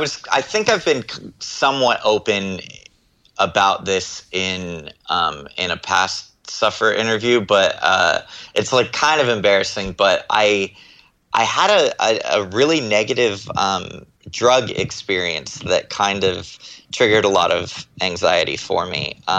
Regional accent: Texas, United States; born there; also born or lived in Florida / California; I was born in Texas. And my family moved around a lot. We moved to Florida for a while and then moved to California.

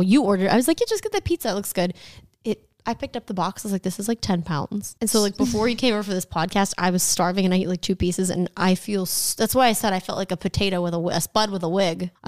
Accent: California, United States; I forgot how to talk to people because we're from California and everything's been closed.

